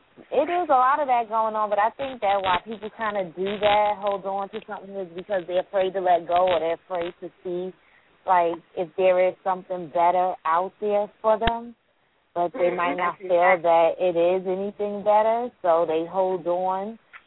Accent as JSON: {"language": "English", "region": "New York", "country": "United States", "lives_now": "Trenton, United States", "said": "I'm from New York, but I'm in New Jersey now, Trenton."}